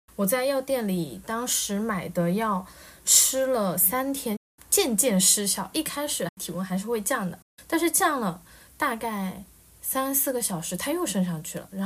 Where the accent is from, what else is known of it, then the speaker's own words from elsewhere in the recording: China; now in Japan; 看我是外国人嘛，他就会连笔带话，他知道我是中国人，汉字我是认识的嘛